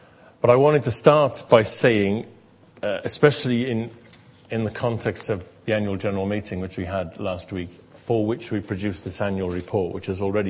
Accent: United Kingdom; especially, I think, being British and that whole thing of approaching people.

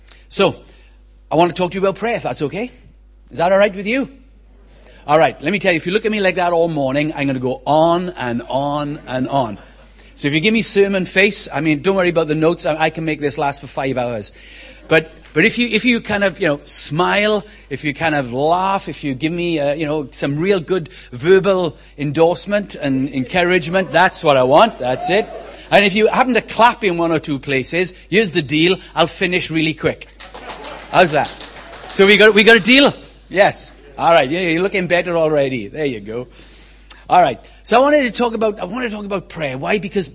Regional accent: Rhondda, Wales, United Kingdom; also born or lived in Swansea; We were born and raised in the Rhondda, spent 25 years in exile in Swansea, but God called us back to help oversee the planting of Acts Community Church

